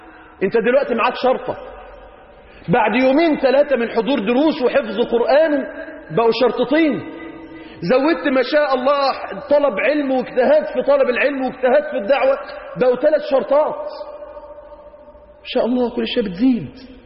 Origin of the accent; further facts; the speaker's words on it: Mansoura, Dakahlia, Egypt; أنا من المنصورة وسطكم